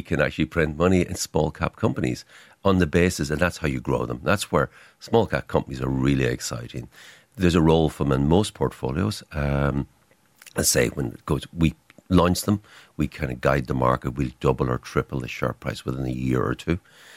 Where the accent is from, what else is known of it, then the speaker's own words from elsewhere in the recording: County Donegal, Ireland; I grew up in West Donegal.